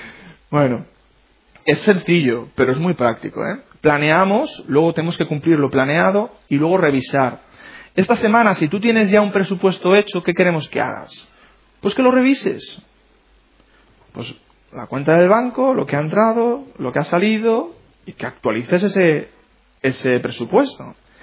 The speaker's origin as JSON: {"language": "Spanish", "country": "Spain", "said": "Somos españoles y esos son presupuestos de familias españolas."}